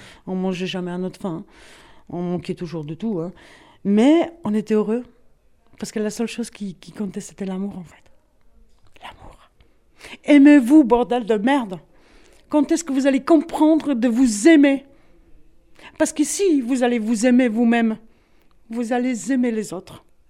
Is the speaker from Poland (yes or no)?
yes; Poland; French is a second language; On avait, chez nous en Pologne, la seule chose qui fonctionnait, c'était la radio libre.